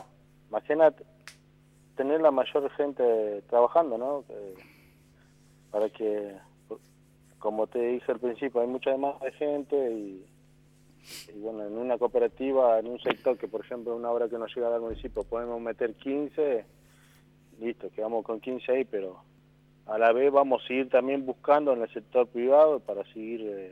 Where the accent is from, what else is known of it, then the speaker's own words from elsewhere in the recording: Carmen de Patagones, Buenos Aires Province, Argentina; Somos todos acá de Patagones y hemos trabajado acá.